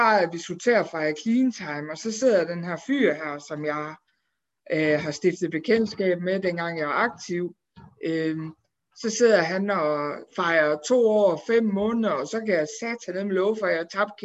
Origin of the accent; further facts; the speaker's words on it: Viborg, Central Denmark Region, Denmark; Altså, jeg er 34 år gammel, og jeg er faktisk født og opvokset i Viborg.